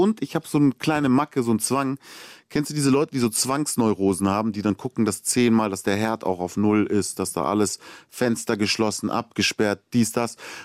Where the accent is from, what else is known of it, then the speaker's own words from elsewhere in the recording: Munich, Bavaria, Germany; von wo ich komme. Und ich bin in München aufgewachsen